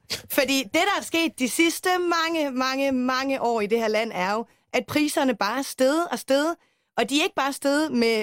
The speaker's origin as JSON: {"language": "Danish", "region": "Central Denmark Region", "country": "Denmark", "said": "Region Midtjylland, hvor jeg kommer fra"}